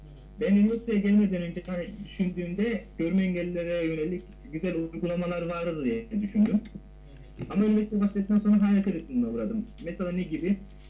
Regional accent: Antalya, Turkey; Antalyalıyım. %100 görme engelliyim.

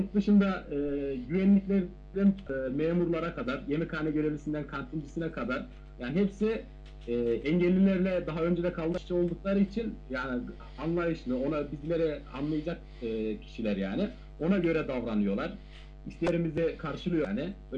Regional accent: Kırşehir, Turkey; mesela ben Kırşehirliyim.

